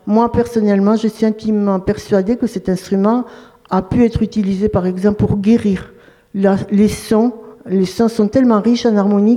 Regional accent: Belgium; now in France; moi je suis pas d'ici. Je n'ai pas l'occitan dans mes chromosomes. Donc en fait, je viens du Grand Nord, du pays des géants, des dragons, de la Belgique.

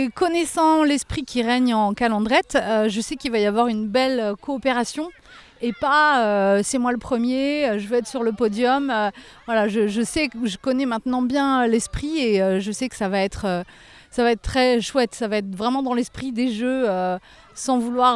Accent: Abeilhan, Occitanie, France; Je viens de, du village d'Abeillan.

